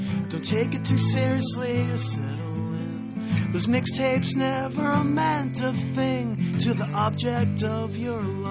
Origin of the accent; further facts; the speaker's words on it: Boston, Massachusetts, United States; now in Los Angeles, United States; Yeah, I grew up in Boston.